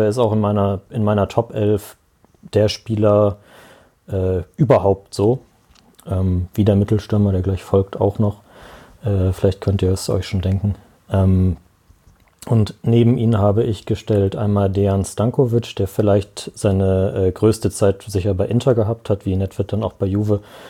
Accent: Henstedt-Ulzburg, Schleswig-Holstein, Germany; ich bin in der Gemeinde Hennstedt-Ulzburg zur Schule gegangen. Das ist ein bisschen nördlich von Hamburg.

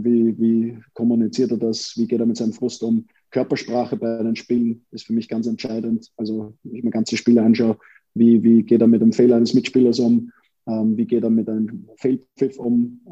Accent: Vienna, Austria; Wir Wiener empfinden das ja nicht als Wiener Schmäh, sondern für uns ist das einfach, wir sind halt so, wie wir sind.

